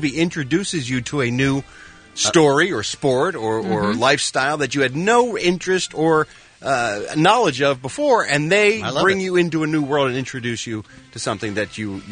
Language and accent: English; Philadelphia, Pennsylvania, United States; See, it's hard for me as a Philadelphian because Camden, New Jersey was the smelly town right across the bridge from Philadelphia.